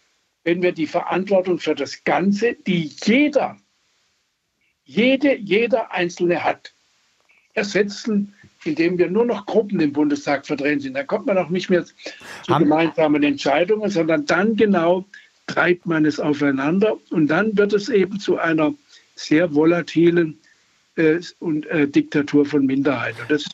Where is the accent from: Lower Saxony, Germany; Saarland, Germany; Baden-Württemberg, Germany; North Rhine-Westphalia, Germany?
Baden-Württemberg, Germany; Ich bin Protestant, ich stamme aus dem Schwarzwald